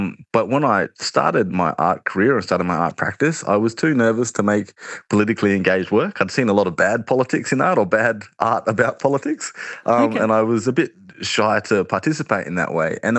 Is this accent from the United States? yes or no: no; Perth, Western Australia, Australia; I grew up in East Cannington, in Perth, and it's like it's a mix of people there, like ethnicities. There's a lot of Muslim kids there. There's all sorts of different things. A lot of Aboriginal kids, a lot of Islander kids, a lot of white kids.